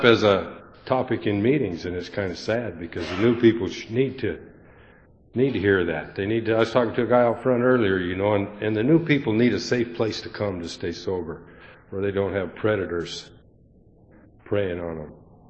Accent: Montana, United States; moved away as an adult; You know, I was born and raised in Montana, and I grew up in Alcoholics Anonymous. And I moved out here. I came out here 7 years ago to do a 10-week job, and I've been here ever since.

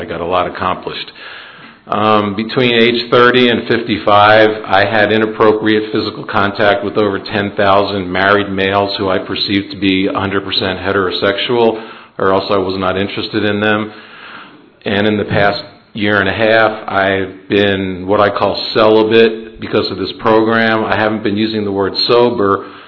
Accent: Atlanta, Georgia, United States; from Atlanta.

